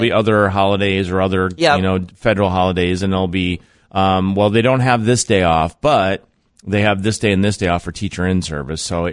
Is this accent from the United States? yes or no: yes; South Dakota, United States; they got a little bit of snow back in my hometown, which is between Watertown and Huron. So in parts of South Dakota, there was snow